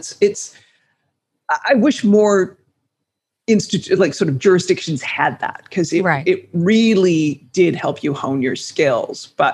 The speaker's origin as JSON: {"language": "English", "town": "Vancouver", "region": "British Columbia", "country": "Canada", "tie": "born or raised there", "said": "This was back in the early 90s. I was living in Canada. I'm Canadian. And salaries in Toronto were more than double those of Vancouver, where I had gone to law school and grew up on the West Coast."}